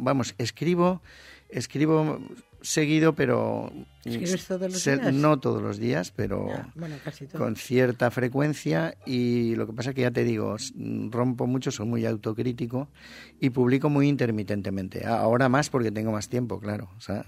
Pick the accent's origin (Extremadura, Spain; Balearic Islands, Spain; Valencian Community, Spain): Valencian Community, Spain; Villarreal; yo el valenciano lo hablo porque mi pueblo, Villarreal, es una población valenciano parlante y lo he escuchado, lo he oído desde pequeño y lo he hablado también, pero básicamente mi lengua de manejo es el castellano